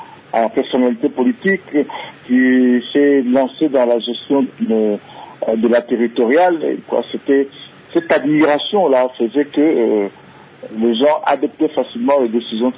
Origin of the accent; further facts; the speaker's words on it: Kinshasa, DR Congo; je suis natif de la commune de Kinshasa. Je suis né, j'ai grandi sur l'avenue Maloukou et c'est juste derrière l'avenue Ngungu